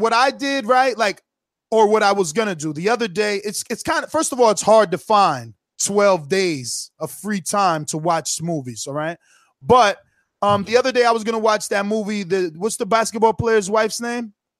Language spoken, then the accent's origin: English; Philadelphia, Pennsylvania, United States; I came from Philly. I was working at Home Depot.